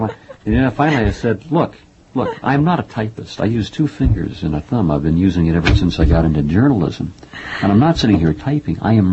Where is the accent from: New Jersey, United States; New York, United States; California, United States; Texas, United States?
Texas, United States; accent: Texas; Well, I lost my Texas accent.